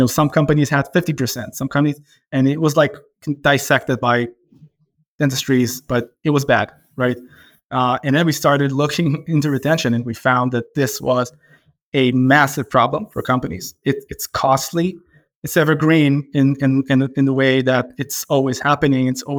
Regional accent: Tel Aviv District, Israel; We grew up, you know, in the suburb of Tel Aviv, next to each other for years.

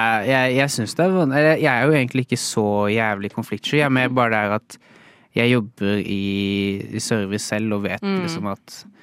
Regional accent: Arendal, Agder, Norway; For så vidt, ikke for skryte, men jeg er fra Arendal.

